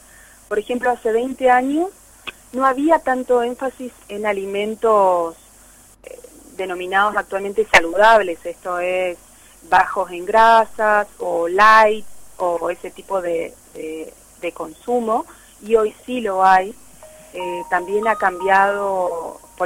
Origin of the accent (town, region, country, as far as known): Argentina